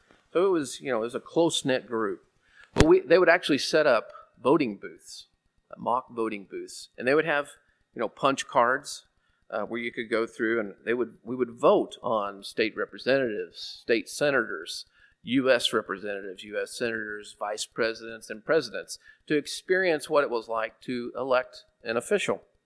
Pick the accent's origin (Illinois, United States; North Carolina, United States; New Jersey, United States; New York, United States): Illinois, United States; Well, at the time, I grew up in Southern Illinois, and the big economy in Southern Illinois was coal mining.